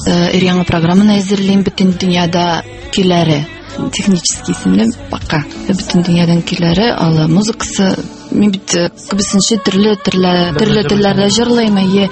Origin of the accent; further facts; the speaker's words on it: Yershov, Saratov Oblast, Russia; born there; Ершов шәһәре. Анда тудым.